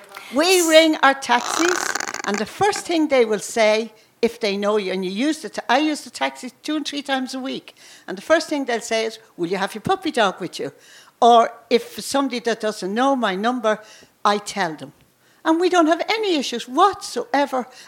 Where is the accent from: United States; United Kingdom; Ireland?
Ireland; accent: Irish; now in Australia; I don't know whether it's my Irish accent or not, but that's my, I honestly, I've come out to Australia 14 years ago, and from the day I put my foot on the soil in Australia